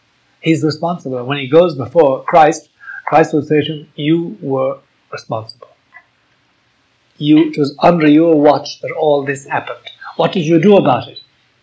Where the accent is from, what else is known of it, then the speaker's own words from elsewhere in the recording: United States; You're not an American, you're a Canadian. I'm an American.